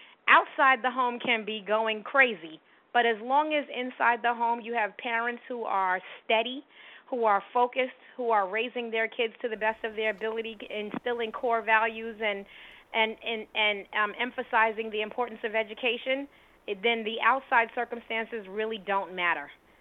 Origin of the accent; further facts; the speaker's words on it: New York City, New York, United States; I was born in Jamaica, Queens, and raised in Jamaica, Queens, New York. And I moved to Harlem about 17 years ago, so I'm now a Harlemite.